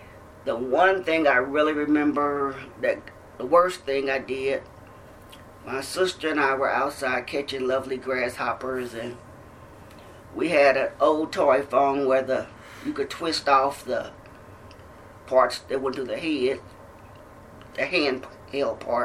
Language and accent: English; Kansas City, Missouri, United States; I was born on September the 7th, 1955, in Kansas City, Missouri.